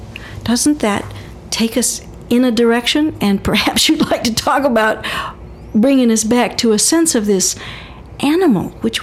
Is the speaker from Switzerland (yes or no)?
no; United States; I grew up in America. I'm as American as the next guy, maybe.